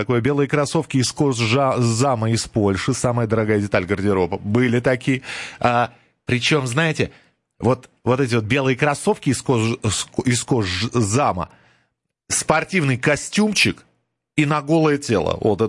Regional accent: Moscow, Russia; я москвич, поэтому буду говорить про Москву.

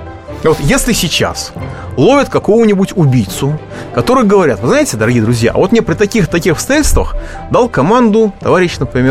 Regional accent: Moscow, Russia; как москвич

